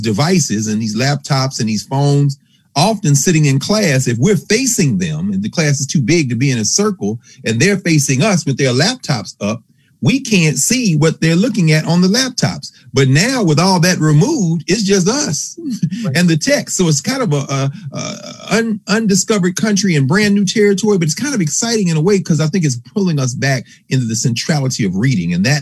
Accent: Nashville, Tennessee, United States; I followed my cousins and others in Nashville, my hometown of Tennessee State.

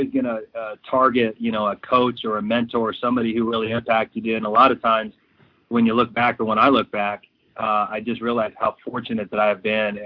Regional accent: Temecula, California, United States; a chance to go to my dream school growing up in Southern California from Temecula

